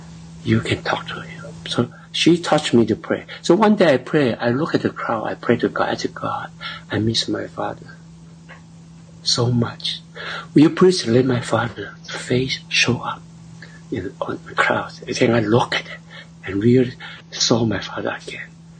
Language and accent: English; China; Okay, I grew up in China. My father was a doctor because of the government.